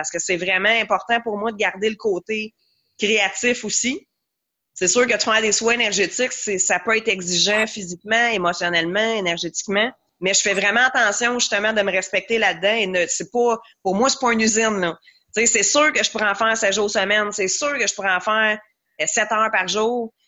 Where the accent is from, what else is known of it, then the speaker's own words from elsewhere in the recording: Quebec, Canada; je suis revenue dans mon coin de pays, qui est les cantons de l'Est